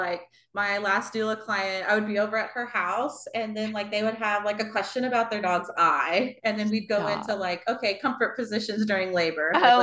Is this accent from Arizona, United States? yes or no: no; Oklahoma, United States; And then I'm originally from Oklahoma. So a lot of my family is back in Oklahoma right now.